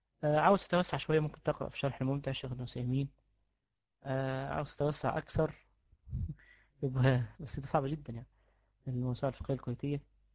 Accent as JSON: {"language": "Arabic", "region": "Upper Egypt", "country": "Egypt", "said": "احنا عندنا في الصعيد هم بيقولوا ان احنا ملكية"}